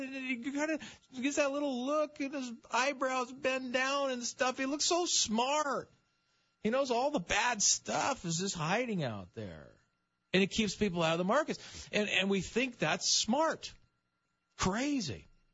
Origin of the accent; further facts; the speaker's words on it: United States; born there; just a simple knowing that I was born in America to a great family.